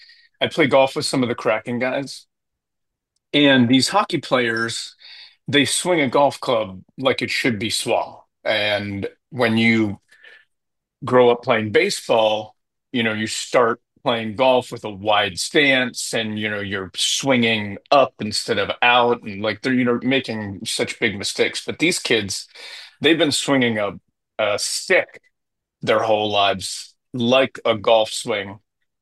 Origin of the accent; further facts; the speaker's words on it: Erie, Pennsylvania, United States; You know, I learned the game as a kid. I grew up in Erie, Pennsylvania.